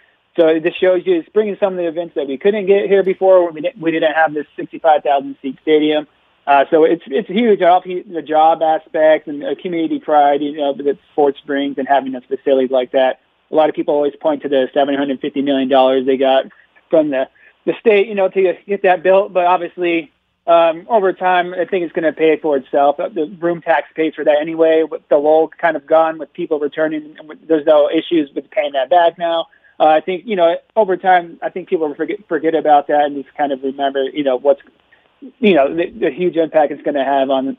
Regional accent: Las Vegas, Nevada, United States; just because we're from Vegas.

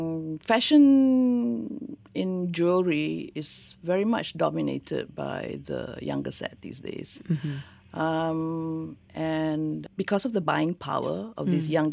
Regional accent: Kuala Lumpur, Malaysia; And they ask me, where are you from and where is your jewelry? And when I say Kuala Lumpur, they say, oh, that's so far away.

